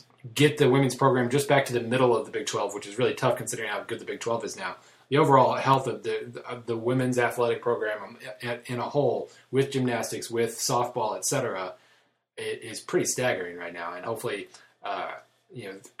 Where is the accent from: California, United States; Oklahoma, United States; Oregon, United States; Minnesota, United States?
Oklahoma, United States; I come from Oklahoma.